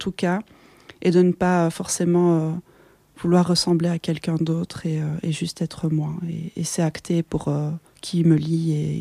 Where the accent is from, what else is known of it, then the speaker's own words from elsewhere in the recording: Belgium; born there; Je suis née, oui, effectivement, en Belgique avec des parents qui ont vraiment fait tous les efforts du monde pour parler le français de la meilleure façon qu'il soit